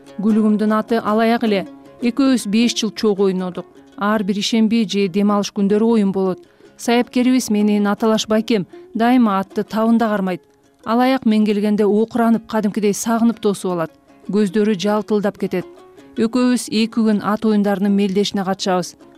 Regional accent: At-Bashy, Naryn Region, Kyrgyzstan; туулган айылым ат башыга келип жылкычы болдум

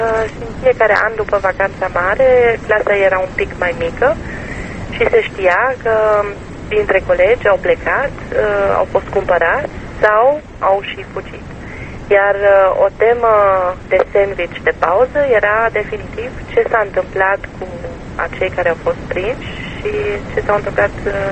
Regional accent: Timișoara, Timiș County, Romania; born there; Eu m-am născut la Timișoara și cu toate că nu sunt de origine germană, chiar deloc, că sunt români

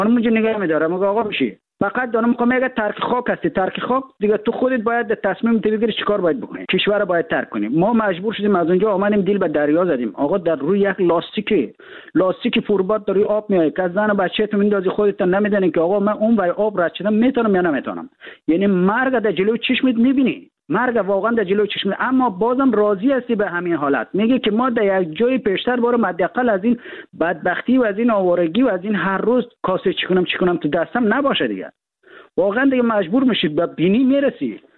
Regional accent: Afghanistan; ما در افغانستان در کشور جنگ زده بزرگ شدیم.

